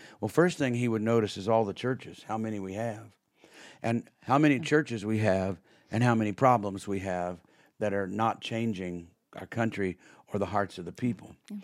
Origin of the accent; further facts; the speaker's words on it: Kansas, United States; I grew up in Kansas, western Kansas, get out of Dodge.